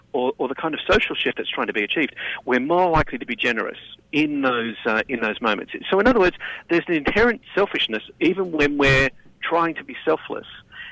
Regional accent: Australia; as you can tell from my accent, you know, I'm not an American, but I do a lot of business in the United States. I'm an Australian and I work all around the world

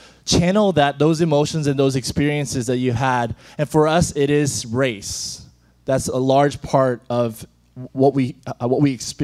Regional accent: Texas, United States; coming to the U.S. at an early age, around the age of 5, and, you know, always, it was a matter of, and I grew up here in Texas, by the way

